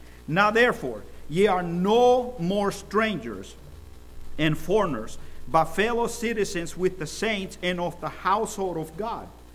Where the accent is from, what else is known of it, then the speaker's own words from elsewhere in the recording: El Salvador; Now, whenever I grew up in El Salvador, unfortunately, there was a lot of kidnapping going around.